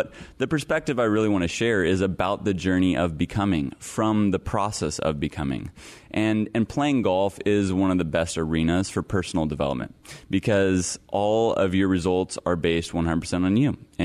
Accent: Hutchinson, Kansas, United States; I grew up in Hutchinson, Kansas, the heartland of America.

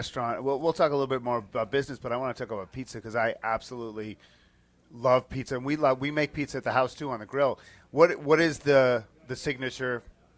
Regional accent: Boston, Massachusetts, United States; now in Connecticut, United States; I grew up in Boston, in the Boston area, but I lived in Connecticut twice, back from 98 to 07, and then we moved back in late 18.

